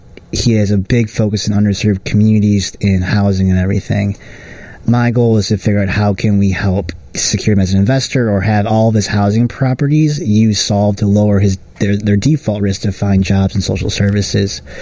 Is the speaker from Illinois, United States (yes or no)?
yes; Wilmette, Illinois, United States; But I think growing up in Wilmette, I did experience some friends of families and whatever that were ultra wealthy.